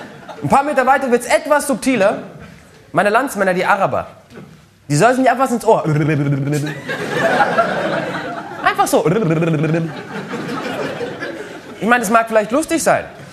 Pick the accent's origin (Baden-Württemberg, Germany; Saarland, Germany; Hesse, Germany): Hesse, Germany; Frankfurt; Ich bin halb Araber, halb Türke und komme aus Frankfurt am Main. Und ich bin heute in Freiburg, um ein bisschen Werbung für meine Heimatstadt Frankfurt zu machen.